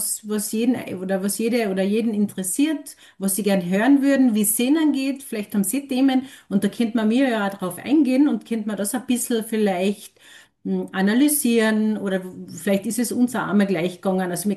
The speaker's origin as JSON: {"language": "German", "region": "Carinthia", "country": "Austria", "accent": "Carinthian", "said": "wir bleiben einfach in unserem Dialekt, wie wir sprechen und dass wir vielleicht einmal so eine lustige Podcast-Folge machen mit den Kärntner, ja, Dialekten"}